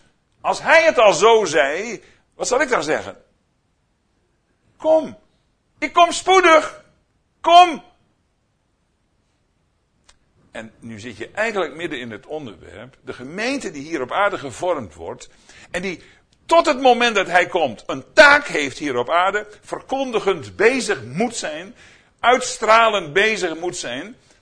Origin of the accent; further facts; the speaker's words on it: Netherlands; Nu ja, nu gaan we natuurlijk rekenen, want daar zijn we Hollanders voor.